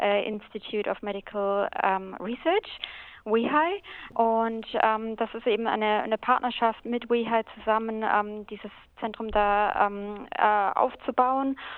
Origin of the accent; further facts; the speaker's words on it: Germany; now in Australia; Also wir sind beide aus Deutschland, aber sind doch inzwischen hier sehr glücklich.